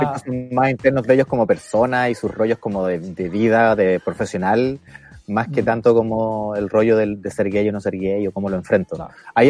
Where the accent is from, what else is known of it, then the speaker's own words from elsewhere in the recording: Valdivia, Los Ríos, Chile; Soy de Valdivia y estoy en Valdivia ahora.